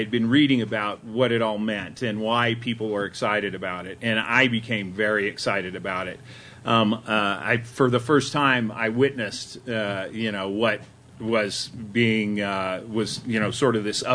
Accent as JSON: {"language": "English", "town": "Westminster", "region": "Colorado", "country": "United States", "tie": "born or raised there", "said": "I grew up in Westminster, Colorado, and to think that I was going to, you know, see … or something was pretty, you know, I might as well have been flying to the moon."}